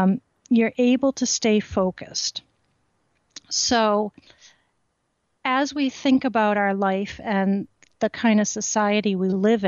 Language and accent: English; Rhode Island, United States; and I grew up in Rhode Island and used to go to Goddard Park